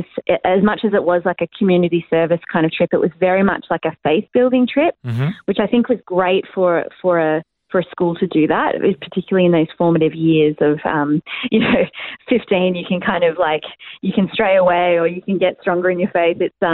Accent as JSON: {"language": "English", "town": "Sydney", "region": "New South Wales", "country": "Australia", "tie": "born there", "said": "So I was born in Sydney, in the Hills District in Sydney."}